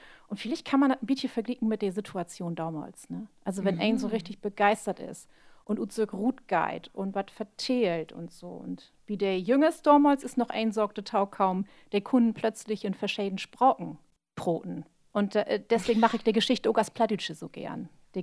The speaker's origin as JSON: {"language": "German", "region": "Lower Saxony", "country": "Germany", "said": "So, also ich kenne bloß, was mein Heimat aus Friesland, kenne ich ja den Maibaum."}